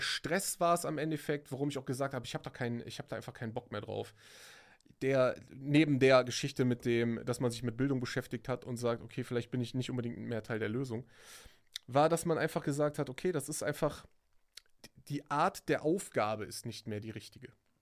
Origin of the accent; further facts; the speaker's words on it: Rhineland, Germany; Sogar bei uns im Rheinland sind die Menschen sehr distanziert.